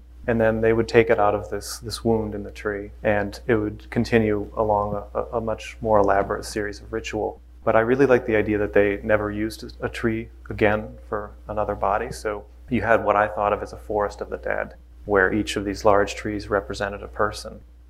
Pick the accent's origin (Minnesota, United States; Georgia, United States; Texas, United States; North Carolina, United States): Minnesota, United States; Minneapolis; I grew up in Minneapolis as a young person